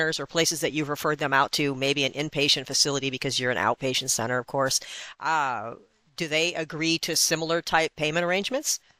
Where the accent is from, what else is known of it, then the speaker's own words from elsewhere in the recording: Michigan, United States; I grew up in Michigan, so I'm used to seeing people coming in from Canada to receive medical care.